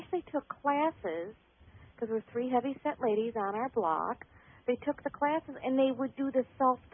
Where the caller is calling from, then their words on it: Cocoa Beach, Florida, United States; I'm calling from Florida.